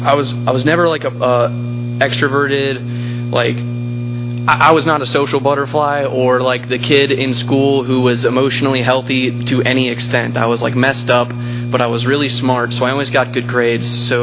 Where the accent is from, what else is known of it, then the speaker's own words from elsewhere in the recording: Virginia Beach, Virginia, United States; I'm from Virginia Beach, Virginia, in the Hampton Roads area. That's where I grew up and spent pretty much my entire life.